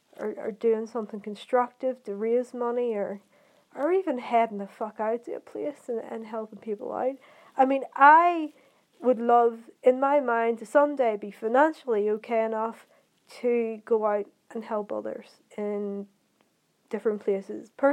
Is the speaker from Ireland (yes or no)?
yes; Ireland; I grew up with a Protestant mom and dad. I feel like I'm Irish, culturally speaking, as I live in fucking Ireland